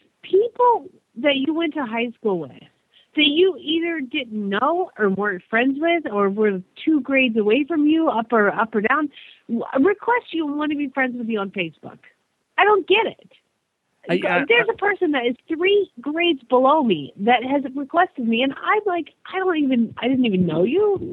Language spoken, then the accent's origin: English; Phoenix, Arizona, United States; from Phoenix, Arizona